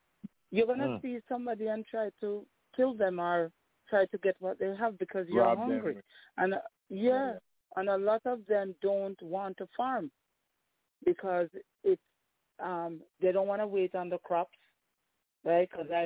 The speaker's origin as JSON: {"language": "English", "country": "Jamaica", "tie": "born or raised there", "said": "Now, as a child growing up in Jamaica, I remember Jamal."}